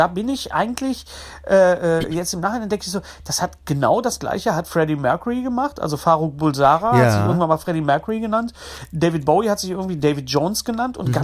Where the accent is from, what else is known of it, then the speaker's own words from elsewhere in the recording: West Germany, Germany; Ich bin Wessi, aber nicht so doof, verstehst du?